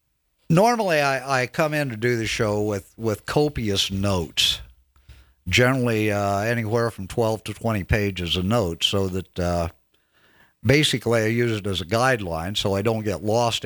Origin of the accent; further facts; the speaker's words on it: Midwest, United States; I grew up in the Midwest, and during the winter, you spend half your life shoveling snow.